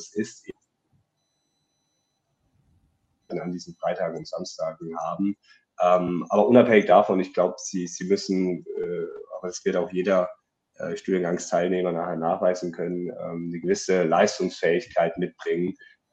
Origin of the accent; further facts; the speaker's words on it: Ulm, Baden-Württemberg, Germany; Ich komme ja beispielsweise aus Ulm, das ist dann noch eine längere Anfahrt.